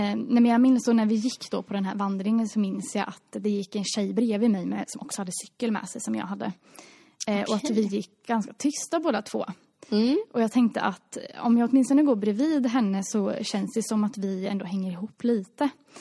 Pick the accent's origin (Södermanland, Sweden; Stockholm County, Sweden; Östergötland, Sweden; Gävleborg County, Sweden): Östergötland, Sweden; accent: Östergötland dialect; man kan säga att jag pratar så mycket östgötska.